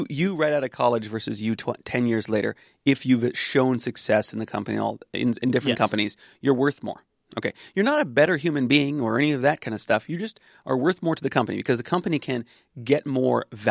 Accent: Santa Cruz, California, United States; growing up in Santa Cruz as a boy

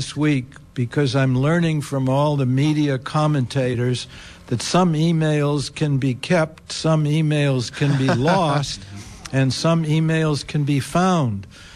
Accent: Santa Cruz, California, United States; I'm from Santa Cruz

